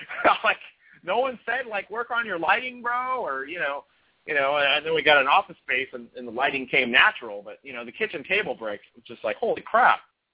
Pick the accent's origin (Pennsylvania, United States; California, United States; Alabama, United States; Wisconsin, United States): California, United States; I don't know if I'm just saying a California guy is trying to do it. It's like we're so far from French Canadian.